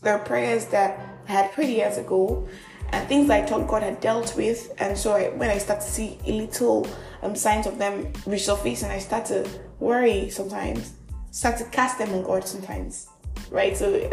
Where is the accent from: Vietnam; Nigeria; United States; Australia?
Nigeria; I am that Nigerian Christian dog colleague, and this is another episode of Just Talk.